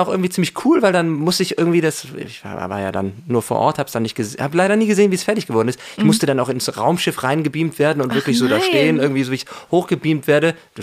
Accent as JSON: {"language": "German", "town": "Cologne", "region": "North Rhine-Westphalia", "country": "Germany", "said": "ich bin ja Kölsche Jung"}